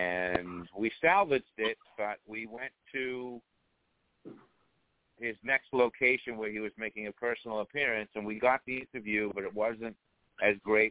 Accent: Revere, Massachusetts, United States; whose school was right next to my hometown of Revere, Massachusetts.

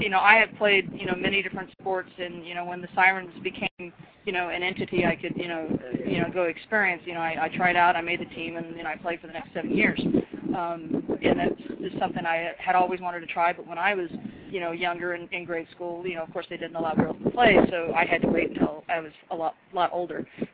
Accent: Rancho Cordova, California, United States; Some of us are from Citrus Heights. I'm from Rancho Cordova. It's all over Sacramento.

